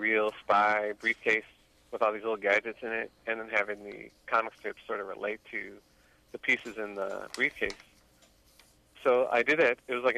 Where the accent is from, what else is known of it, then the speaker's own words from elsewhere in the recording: Lexington, Missouri, United States; now in St. Louis, United States; I grew up in Lexington, Missouri. It's like a small town outside of Kansas City here in Missouri. I grew up there, and then we moved to St. Louis, like my last year of high school, and I've lived here ever since.